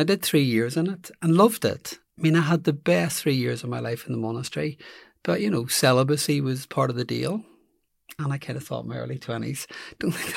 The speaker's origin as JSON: {"language": "English", "town": "Belfast", "region": "Northern Ireland", "country": "United Kingdom", "tie": "born or raised there", "said": "So I grew up in Belfast."}